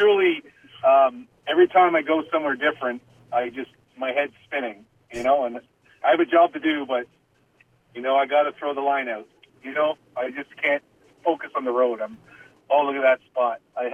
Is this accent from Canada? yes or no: yes; Toronto, Ontario, Canada; I grew up in Toronto, and then I go up to Timmins